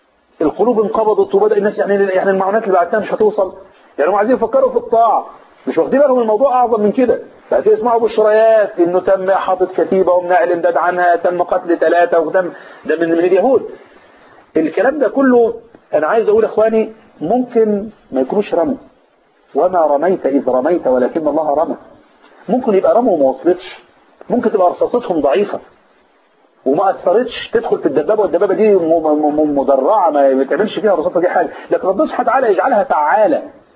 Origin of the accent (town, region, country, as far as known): Upper Egypt, Egypt